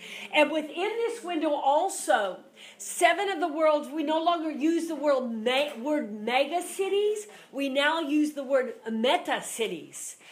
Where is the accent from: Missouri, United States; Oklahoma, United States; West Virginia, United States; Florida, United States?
Missouri, United States; Kansas City; I grew up in Kansas City, Missouri, but I love to tell people all the time it's not true, but I like to say it anyway.